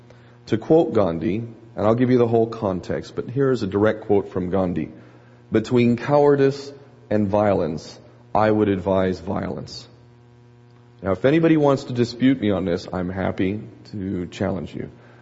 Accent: Hawaii, United States; I'm a Hawaiian national as well. I am a Hawaiian citizen.

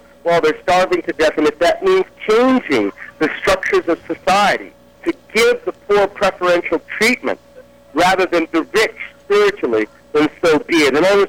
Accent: Oakland, California, United States; you know, I'm from California, I'm an Oakland boy, born and raised

